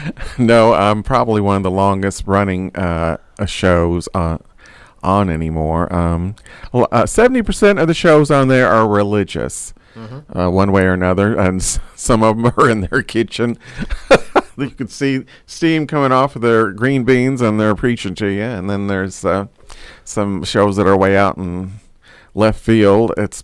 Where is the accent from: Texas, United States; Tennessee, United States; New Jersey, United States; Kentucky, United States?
Kentucky, United States; Highview; Well, I grew up in Highview. I actually live in a little city near Audubon Park called Parkway Village.